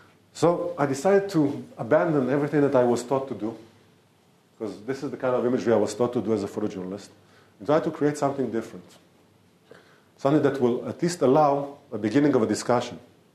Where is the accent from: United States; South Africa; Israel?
Israel; I grew up in Israel for 36 years under certain stereotypes.